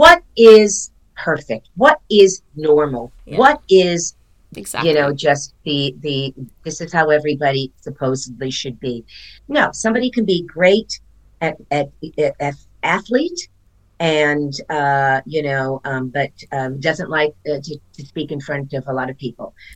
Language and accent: English; Miami, Florida, United States; I grew up in Miami, Florida.